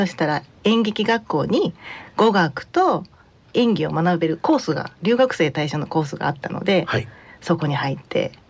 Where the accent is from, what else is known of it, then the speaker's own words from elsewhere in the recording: Akashi, Hyogo, Japan; 出身は、明石市です。